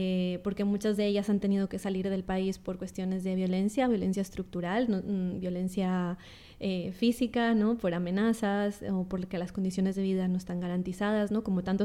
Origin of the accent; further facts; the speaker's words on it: Colombia; now in Spain; ¿qué está pasando en Colombia? ¿Qué está pasando en mi país?